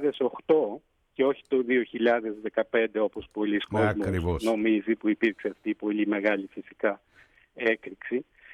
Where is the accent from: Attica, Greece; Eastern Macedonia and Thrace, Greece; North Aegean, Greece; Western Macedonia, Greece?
North Aegean, Greece; Lesbos; πράγματι όντας ο ίδιος Έλληνας της Λέσβου και η πρόγονή μου έτσι, και έχοντας γεννηθεί και ζώντας μετά από χρόνια απουσίας πάλι στην πατρίδα μου